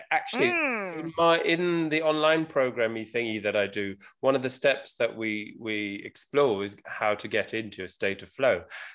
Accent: South Africa; I grew up in South Africa, and it's very straightforward. Everything's very straightforward and direct there.

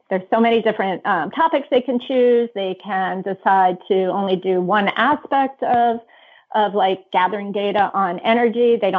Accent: Vermont, United States; Of course I'm from Vermont, so I love Ben and Jerry's ice cream as long as it doesn't have chocolate in it.

